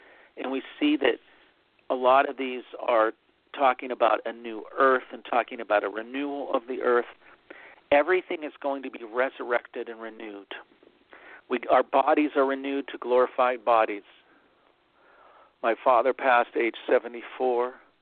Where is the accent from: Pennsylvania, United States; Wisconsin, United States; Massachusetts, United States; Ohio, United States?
Pennsylvania, United States; like Three Mile Island in my home state of Pennsylvania.